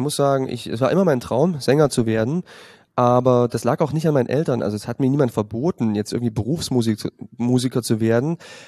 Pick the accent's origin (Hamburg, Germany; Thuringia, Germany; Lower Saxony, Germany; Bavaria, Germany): Thuringia, Germany; Jena; born there; Ich bin in Jena geboren